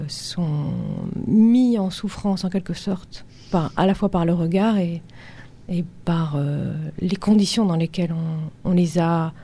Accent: France; born there; Moi, je ne suis pas une déracinée, parce que je suis née en France, mais mon père est né à Téhéran.

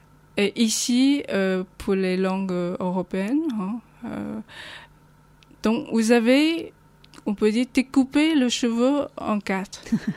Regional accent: Beihai, Guangxi, China; first language Beihai dialect; French is a second language; now in France; mieux connaître les langues chinoises, le mandarin, le cantonais, et aussi ma langue maternelle, la langue de Beihai, etc. Je peux vous donner un exemple. C'est dans mes premières années en France

